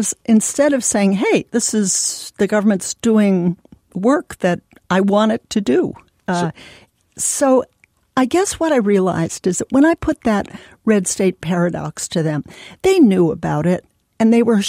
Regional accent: California, United States; hi, I'm from California, it's a Democratic state, and I kind of live in one political bubble.

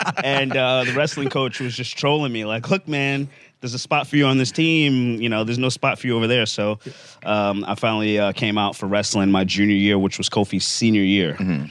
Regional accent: Bronx, New York, United States; So I'm from the Bronx originally, and I was very fortunate to get accepted to a nonprofit program that takes inner city kids and placed them in schools all across the country.

